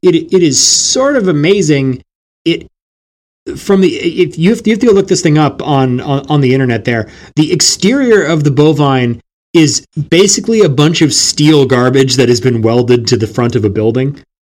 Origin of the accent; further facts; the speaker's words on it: Canada; just in terms of getting into independent Canadian music as a Canadian.